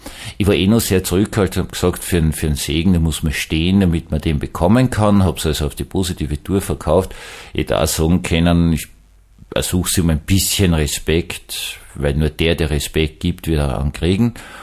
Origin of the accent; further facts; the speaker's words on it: Vienna, Austria; ich bin Wiener